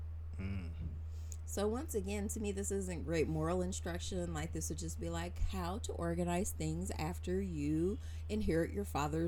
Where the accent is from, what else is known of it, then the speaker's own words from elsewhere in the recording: United States; Well, being an American, what a great question, TK. Being an American, I don't like the idea of sort of hierarchical monarchies, basically.